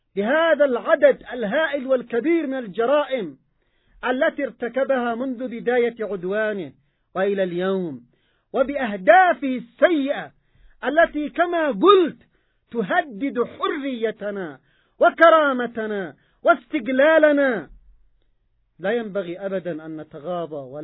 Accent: Yemen; نحن كشعب يمني مسلم ننطلق من منطلقات إيمانية وقرآنية

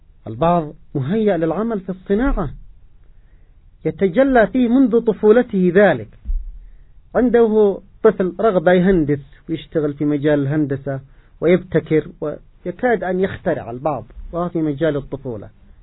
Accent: Yemen; كشعب يمني

